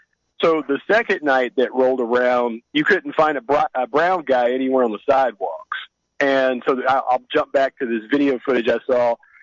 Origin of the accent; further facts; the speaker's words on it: United States; as a patriot, as an American, this makes me happy.